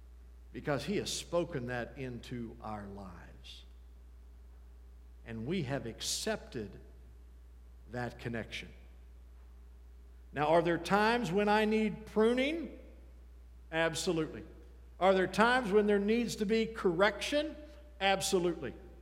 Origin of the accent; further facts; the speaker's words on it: West Virginia, United States; I was raised in Wirt County. I bleed orange and black.